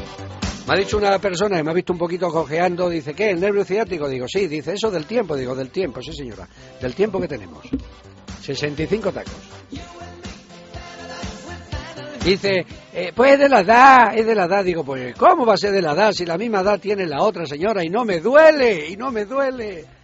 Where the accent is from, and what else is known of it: Seville, Andalusia, Spain